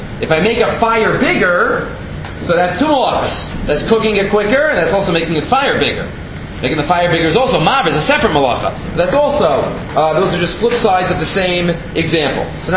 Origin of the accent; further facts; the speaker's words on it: United States; We spoke in Fahrenheit, I guess I'm still American at heart, a little bit in terms of degrees, I can't figure out Celsius